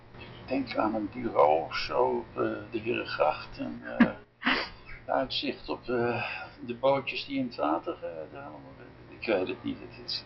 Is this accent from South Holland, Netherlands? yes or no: no; Amsterdam, North Holland, Netherlands; Ja, ik ben helemaal van Amsterdam.